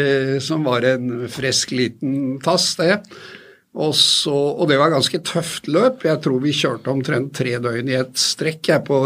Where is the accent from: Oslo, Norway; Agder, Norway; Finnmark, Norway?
Oslo, Norway; Jeg født og oppvokst på Tøyen, gikk på Tøyenskole og på Valp på gymnasiet